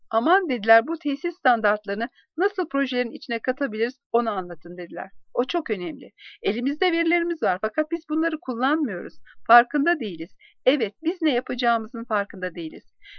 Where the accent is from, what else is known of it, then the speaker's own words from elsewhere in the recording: Adana, Turkey; born there; 1977'de Adana'da doğdum.